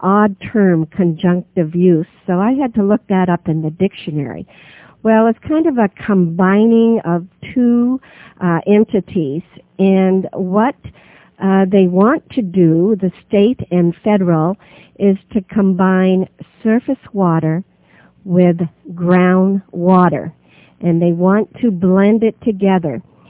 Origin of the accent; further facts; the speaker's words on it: New England, United States; as I am from New England